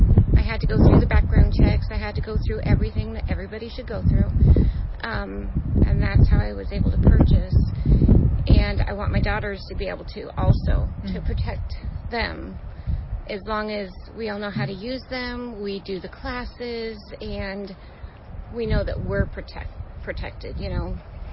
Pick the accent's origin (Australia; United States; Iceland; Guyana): United States; Florida; We're from Florida. We've lived here for a little while